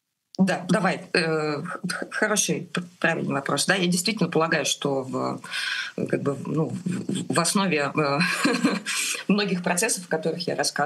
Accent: Novosibirsk, Novosibirsk Oblast, Russia; А мы из Новосибирска все, из очень рабочей окраины.

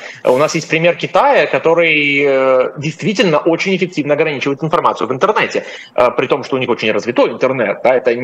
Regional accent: Russia; Я россиянин

